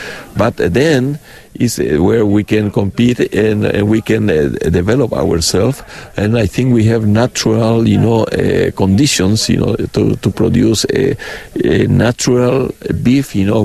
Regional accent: Paraguay; Yes, I'm coming from Paraguay.

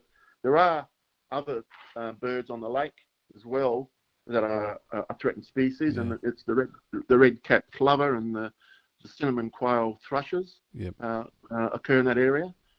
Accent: Port Augusta, South Australia, Australia; I actually are born and raised in Port Augusta the majority of my life. Port Augusta is a part of Kookada's traditional country. It's a large part of South Australia.

